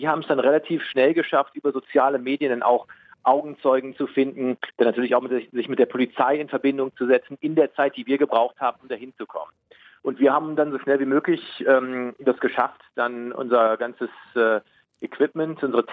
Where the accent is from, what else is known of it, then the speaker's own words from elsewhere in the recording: Berlin, Germany; weil das hier meine Heimatstadt ist.